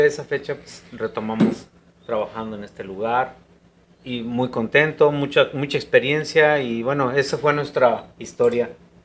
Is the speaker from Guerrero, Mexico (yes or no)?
yes; Acapulco, Guerrero, Mexico; Y pues yo vengo del puerto de Acapulco, un puerto con reconocimiento internacional.